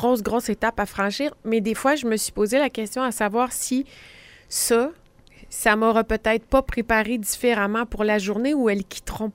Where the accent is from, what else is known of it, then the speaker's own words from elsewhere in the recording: Sherbrooke, Quebec, Canada; now in Quebec City, Canada; Ben moi, je me rappelle la journée que je suis partie, que j'ai quitté Sherbrooke pour m'en venir ici à Québec.